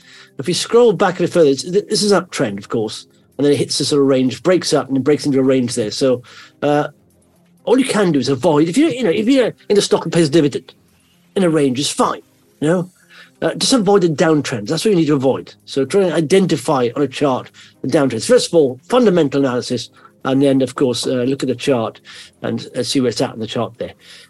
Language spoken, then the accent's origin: English; Wales, United Kingdom; obviously I'm from Wales, but I used to drive back and forth.